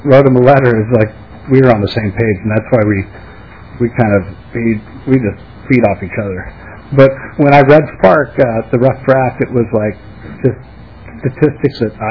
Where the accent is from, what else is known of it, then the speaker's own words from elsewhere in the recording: Reno, Nevada, United States; I'm from Reno.